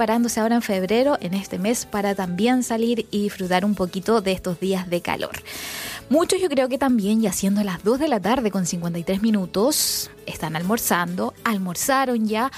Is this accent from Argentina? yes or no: no; Chile; decirles que vamos a salir adelante, como siempre, como los chilenos lo sabemos hacer.